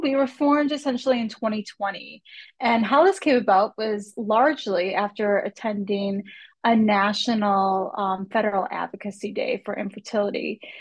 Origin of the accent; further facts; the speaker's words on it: Wisconsin, United States; I had actually returned back to my home state of Wisconsin.